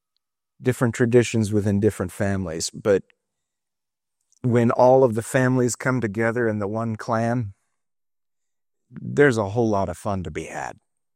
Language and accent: English; Montana, United States; Originally, I grew up in Montana